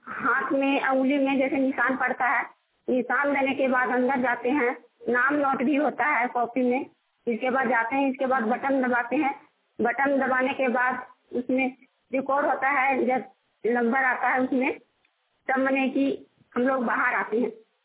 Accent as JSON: {"language": "Hindi", "town": "Barkatla", "region": "Jharkhand", "country": "India", "said": "बरकतला के रहने वाले हूँ, पंचायती चाक झारखंड जिला हजारीबाग।"}